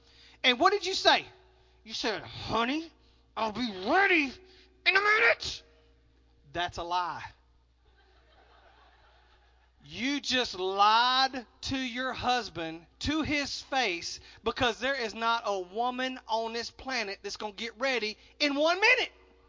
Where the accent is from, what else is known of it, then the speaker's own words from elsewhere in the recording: Texas, United States; and I'm from Texas, so this is for my Texas friends